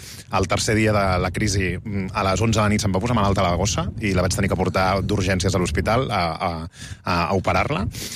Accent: Barcelona, Catalonia, Spain; Aquest és el meu barri, el barri de la Barceloneta, el barri Mariner de Barcelona. Ha sigut el barri dels meus pares, el barri dels meus avis, que era gent, diguem-ne, de camp, que va venir del camp a la ciutat a treballar.

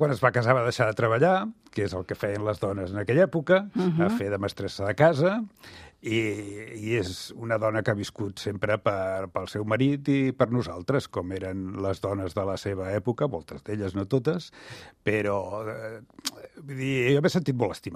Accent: Barcelona, Catalonia, Spain; Jo soc de l'Eixample, tota la vida.

